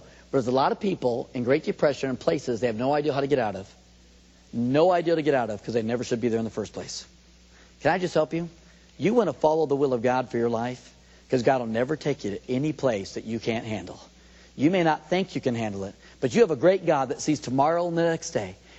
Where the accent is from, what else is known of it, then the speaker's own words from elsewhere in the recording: San Diego, California, United States; I mean, really, I grew up in San Diego, grew up in big city, San Diego.